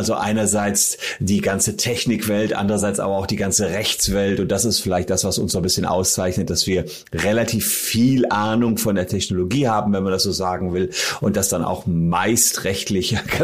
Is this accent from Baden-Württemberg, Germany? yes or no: no; Gevelsberg, North Rhine-Westphalia, Germany; in meiner Heimatstadt Gevelsberg